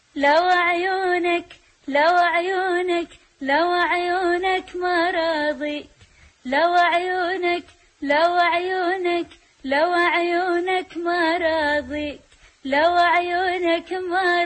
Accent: Iraq; عانيت لحد ما وصلت للناس إنه أنا فنانة عراقية

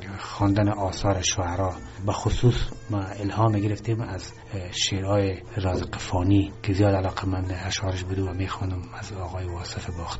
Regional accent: Charikar, Parwan, Afghanistan; also born or lived in Mazar-i-Sharif; من در سال 1339 خورشیدی در شهر چاریکار متولد شدیم. دوران مکتب تا صنف 8 در لیسه سلطان غیاث الدین شهر مزار شریف سپری کردیم و دوره متوسطه و لیسه خود را در شهر چاریکار

